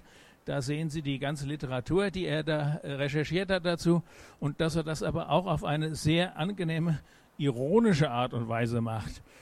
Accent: Essen, North Rhine-Westphalia, Germany; Wir kommen aus Essen.

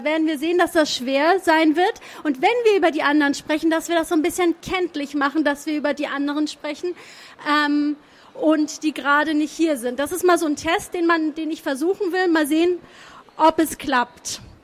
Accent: Hamburg, Germany; Ich komme aus Hamburg, ich spreche Hochdeutsch.

